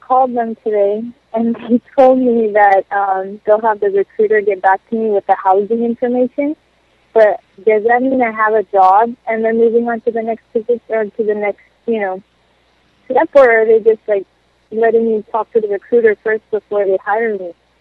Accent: California, United States; Oh, I'm from California.

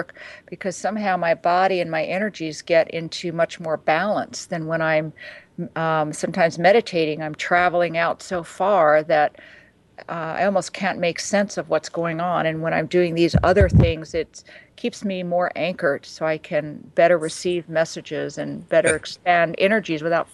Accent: Manhattan, New York, United States; I grew up in Manhattan and I have a lot of friends that live in New York.

